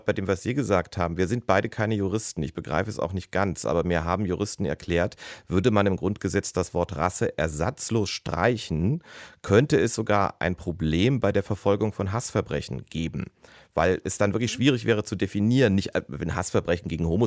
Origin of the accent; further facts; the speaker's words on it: Germany; Ist man das oder bilde ich mir das als Deutscher, für den ja Englisch die Fremdsprache ist, nur ein?